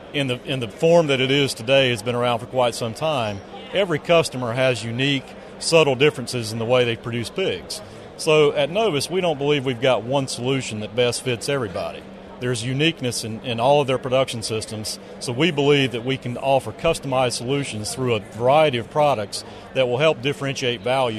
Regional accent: North Carolina, United States; Well, thanks, Chuck. I am from North Carolina.

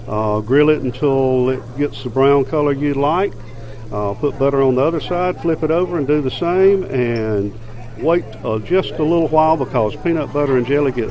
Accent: Bainbridge, Georgia, United States; Bainbridge, Georgia.

